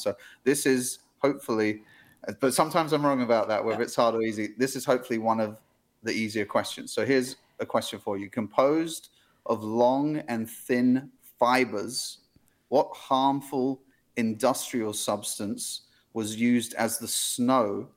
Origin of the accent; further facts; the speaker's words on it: England, United Kingdom; I have to say it this way because I'm English, aluminium powder.